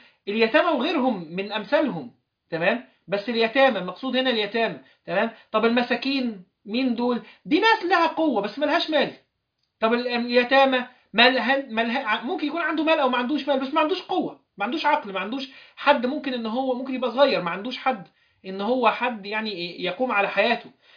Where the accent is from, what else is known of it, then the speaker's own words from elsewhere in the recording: Alexandria, Alexandria Governorate, Egypt; واحنا صغيرين كنا بنركب، عندنا حاجه في اسكندريه اسمها الترام